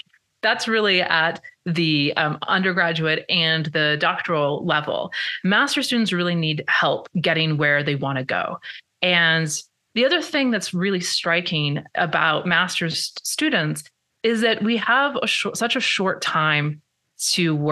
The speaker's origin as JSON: {"language": "English", "country": "Canada", "also_born_or_lived": "United States", "said": "so I'm Canadian and I studied in the States"}